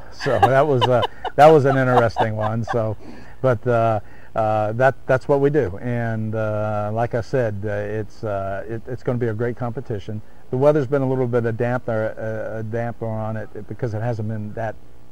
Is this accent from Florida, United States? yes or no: yes; Miami, Florida, United States; I grew up in Miami, and everybody around me worked for Eastern Airlines or Braniff or Pan American.